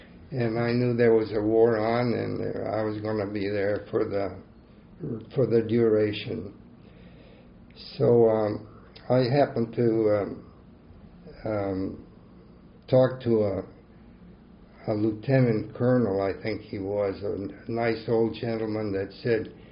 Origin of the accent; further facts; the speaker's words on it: Mexico; go back to Mexico with her family. And I was raised in Mexico. I went to an American school. I didn't forget my English, but I still kept my Spanish, so I'm a bilingual.